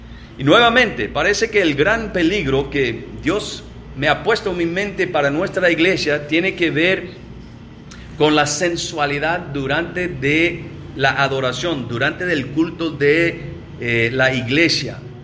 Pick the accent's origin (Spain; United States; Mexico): United States; como yo soy de los Estados Unidos, tengo la mayoría de mis ejemplos de los Estados Unidos.